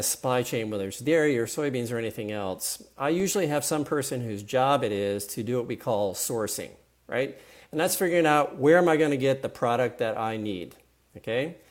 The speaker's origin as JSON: {"language": "English", "town": "San Diego", "region": "California", "country": "United States"}